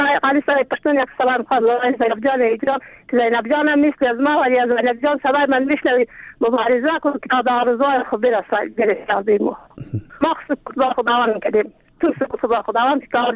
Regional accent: Afghanistan; ما زن افغانیم

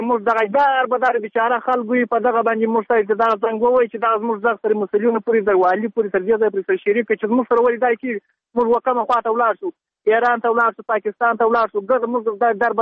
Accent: Badghis, Afghanistan; now in Herat, Afghanistan; موږ دلته مهاجر یو، د جاشوده د ولایت د بادغیس راغلی یو، د مرغاز ولسوالۍ دلته دا یو نیم کال کېږي موږ دلته پراته یو.

